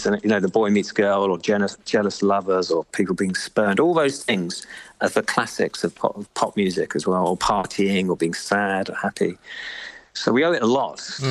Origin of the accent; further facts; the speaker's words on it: London, United Kingdom; I'm from the south of England. I'm from London, and there aren't many brass bands in London.